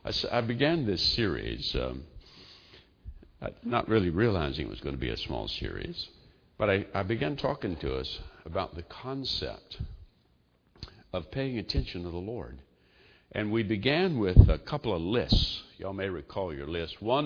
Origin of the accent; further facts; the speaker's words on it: the South, United States; getting around to it was a phrase I grew up with in the South